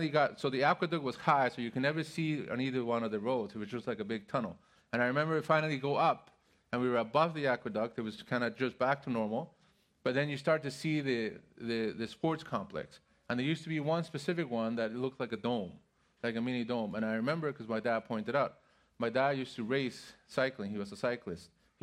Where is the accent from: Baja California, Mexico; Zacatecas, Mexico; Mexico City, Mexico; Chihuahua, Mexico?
Mexico City, Mexico; I grew up in Mexico City.